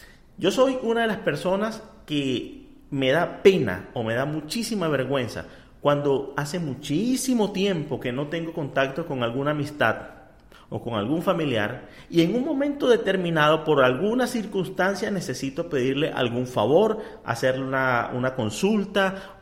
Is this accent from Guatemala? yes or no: no; Venezuela; now in United States; desde que me vine de Venezuela a los Estados Unidos, han pasado 8 años.